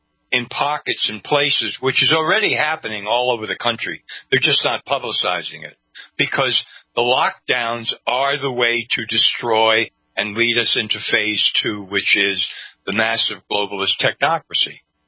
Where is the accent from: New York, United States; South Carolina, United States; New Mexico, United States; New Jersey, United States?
New York, United States; born there; I mean, I've lived in New York for a long time. I was born in New York.